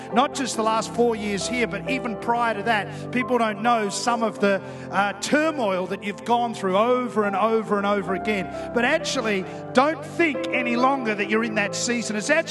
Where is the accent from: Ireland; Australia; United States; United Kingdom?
Australia; Perth, Western Australia; I grew up in Perth